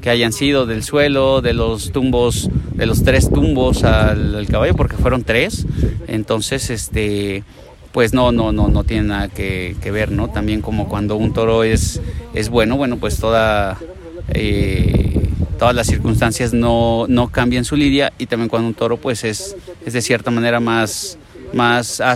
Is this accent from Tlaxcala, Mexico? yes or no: yes; Tlaxcala, Mexico; Tlaxcala en mi tierra con un gran cartel